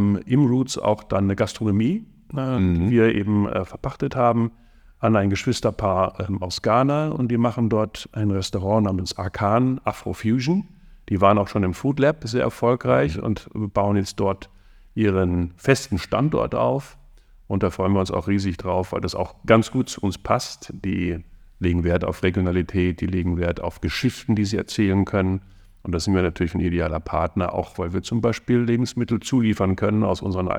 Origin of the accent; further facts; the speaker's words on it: Germany; now in Vienna, Austria; und ich bin ja Deutscher, der seit 97 jetzt in Wien lebt